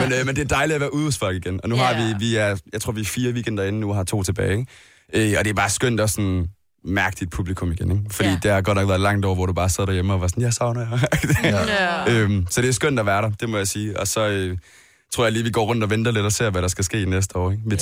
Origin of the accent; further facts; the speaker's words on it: Odense, Region of Southern Denmark, Denmark; Det er også en, hvor jeg kommer fra, Odense ting.